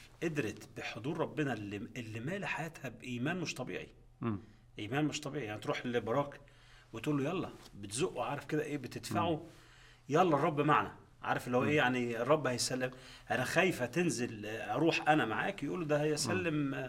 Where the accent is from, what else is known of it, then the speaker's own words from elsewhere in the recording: Egypt; في مصر احنا اقول